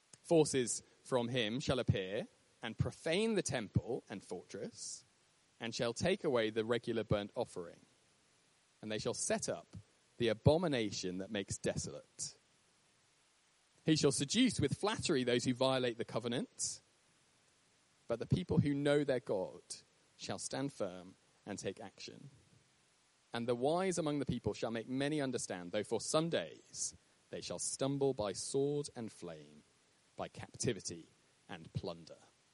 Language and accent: English; Rugby, West Midlands, United Kingdom; I grew up in Rugby. People from London think that Rugby is in the north. It's not. It's in the Midlands. It's the heart of the country